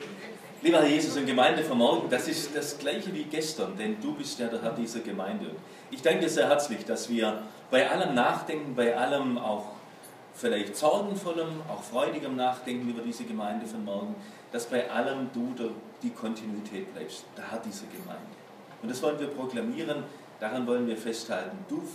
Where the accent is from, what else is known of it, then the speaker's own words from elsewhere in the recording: Mähringen, Baden-Württemberg, Germany; Gebürtig bin ich ganz aus der Nähe von hier, in Mähringen bin ich aufgewachsen, also zwischen Reutlingen und Tübingen.